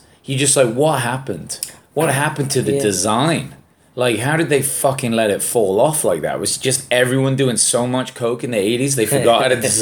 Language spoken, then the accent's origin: English; England, United Kingdom; And to me, being English, it like encapsulated something truly American, truly unique and American